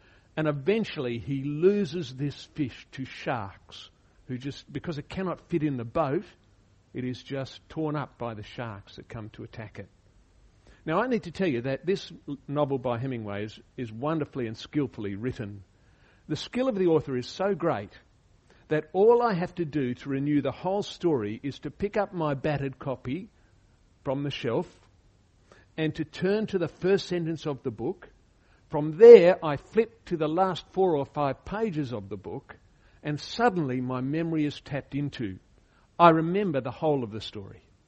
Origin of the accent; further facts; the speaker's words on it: Papua New Guinea; one of the main blessings of growing up in Papua New Guinea was one that I didn't realise till much later, and it was the total absence of television.